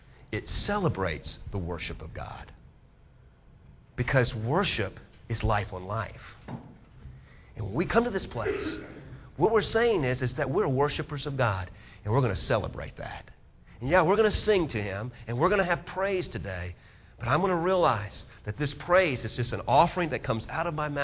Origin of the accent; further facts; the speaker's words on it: New Orleans, Louisiana, United States; I mean, I grew up in New Orleans.